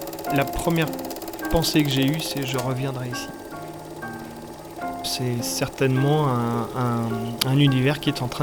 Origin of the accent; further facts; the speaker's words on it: Normandy, France; J'ai commencé à faire quelques photos pas très loin de chez moi en Normandie.